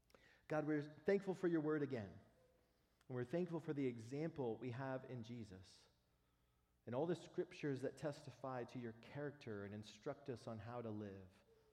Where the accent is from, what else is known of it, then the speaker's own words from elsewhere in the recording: Texas, United States; And I'm from Texas. Maybe this is a Texas thing.